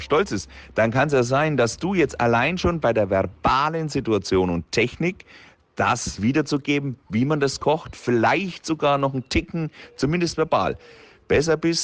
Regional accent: Bavaria, Germany; Kann ich als Franke auch nicht richtig.

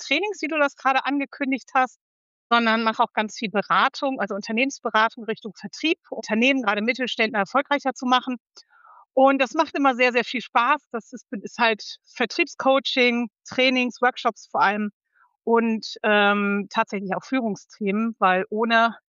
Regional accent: Hanover, Lower Saxony, Germany; ich komme aus Hannover

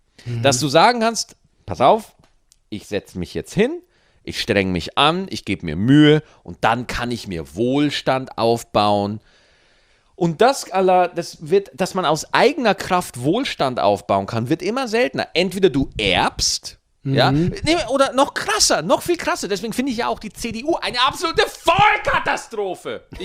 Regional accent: Bavaria, Germany; Ich habe als Bayer nur Nachteile.

